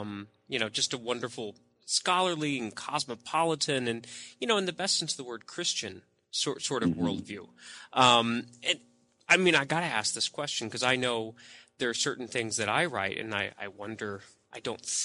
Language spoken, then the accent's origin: English; Deep South, United States; you know, I grew up in the Deep South. Not many Mormons, at least. Not a big Mormon community that I knew of.